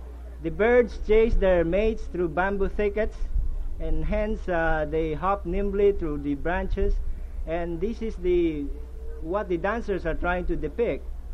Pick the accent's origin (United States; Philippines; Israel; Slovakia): Philippines; accent: Philippine; English is a second language; I hope my American friends will excuse me for my quaint Philippine accent.